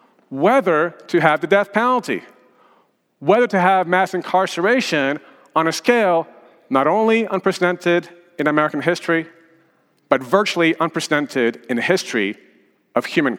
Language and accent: English; Paris, Île-de-France, France; also born or lived in Nairobi, Kenya; My father is Kenyan, my mother is French, from Brittany, the Celtic region of France. And after being born in Nairobi, I grew up in Paris, not very far from the Eiffel Tower, in a multicultural environment, speaking French with my mom and English with my dad.